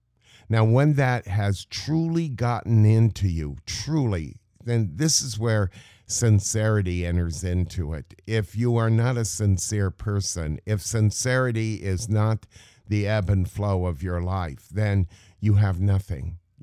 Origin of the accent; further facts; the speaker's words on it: Santa Barbara, California, United States; I grew up in Santa Barbara in a way. That was my big opening as a minister. And not only that, but my teenage years were all there.